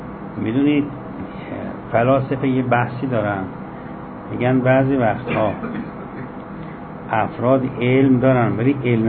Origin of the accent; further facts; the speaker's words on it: Yazd, Iran; حالا من میگم یزدی شهر خودم